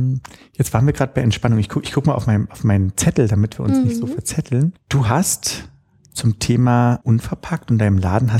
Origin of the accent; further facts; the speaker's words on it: Berlin, Germany; Ich bin echter Berliner, ja. Nein. Ich bin hier, ich bin 3 Kilometer von hier geboren, ja. Und wir sind zu DDR-Zeiten, dann eben noch mit meiner Mutter, meinem Stiefvater, meinem Bruder, sind wir in die Hackischen Höfe gezogen, in eine 170 Quadratmeter Wohnung.